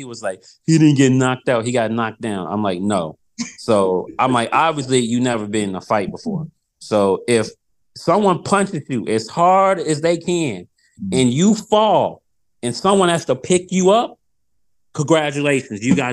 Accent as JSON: {"language": "English", "town": "Chicago", "region": "Illinois", "country": "United States", "tie": "born or raised there", "said": "I was born and raised in Chicago, so I'm like, I'm gonna always support Chicago because to me, this is the greatest city in the world."}